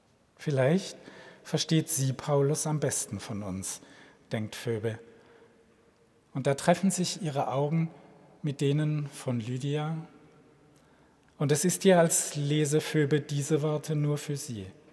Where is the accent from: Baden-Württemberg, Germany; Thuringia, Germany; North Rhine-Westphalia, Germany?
Baden-Württemberg, Germany; Karlsruhe; ein Kollege aus meiner alten Heimat, aus Karlsruhe